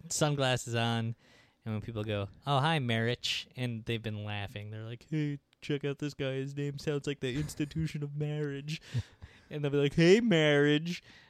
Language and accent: English; Turkey; I feel I always have to explain that I am from Turkey